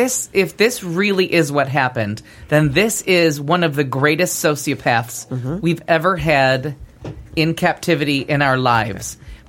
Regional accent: Niagara Falls, New York, United States; I'm not from Buffalo, because I hate when people say I'm from Buffalo. I'm from Niagara Falls.

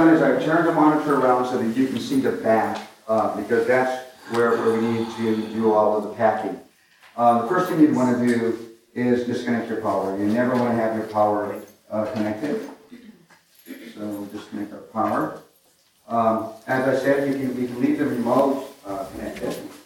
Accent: California, United States; now in Austin, United States; I'm also from California originally, and I have a home in Austin.

